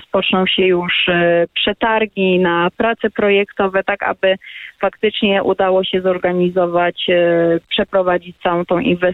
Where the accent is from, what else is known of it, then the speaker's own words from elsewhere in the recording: Kuyavian-Pomeranian Voivodeship, Poland; Ja pochodzę spod Włocławka i nasze województwo jest dla mnie zdecydowanie tutaj oczkiem w głowie.